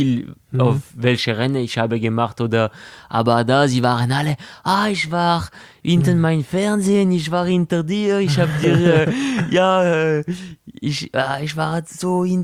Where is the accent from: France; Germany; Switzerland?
France; German is a second language; Aber ich habe richtig dieses Gefühl, dass für einen Franzose ist es auch.